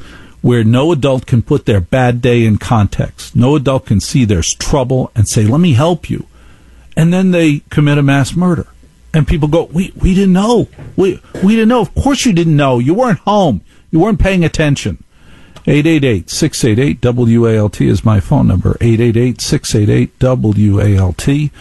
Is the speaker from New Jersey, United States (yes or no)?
yes; Maplewood, New Jersey, United States; And then there was a murder in my hometown of Maplewood, New Jersey this weekend.